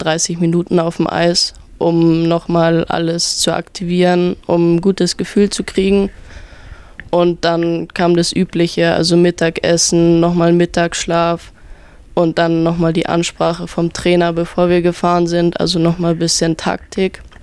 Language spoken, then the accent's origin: German; Geretsried, Bavaria, Germany; Und ich komme ja auch aus Geretsried. Deswegen, ich kenne viele dort, auch von früher schon, von klein auf.